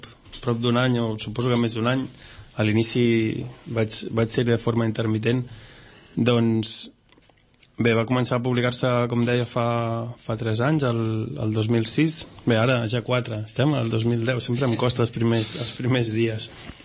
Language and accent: Catalan; Catalonia, Spain; Jo mateix vinc del Maresme